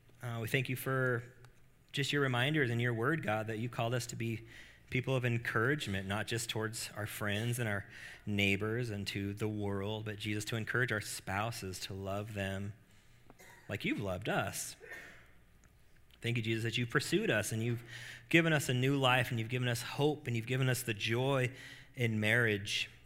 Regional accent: Salt Lake City, Utah, United States; growing up in Salt Lake City, Utah, not being the predominant religion, you know, we're a little rough around the edges.

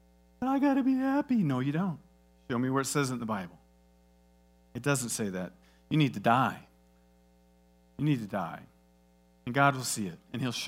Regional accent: Iowa, United States; I'm from Iowa. Let me give you a seed illustration.

